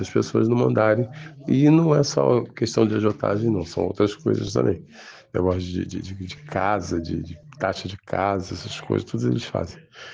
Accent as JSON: {"language": "Portuguese", "town": "Itaboraí", "region": "Rio de Janeiro", "country": "Brazil", "said": "Eu sou de Manilha, Itaboraí, Rio de Janeiro."}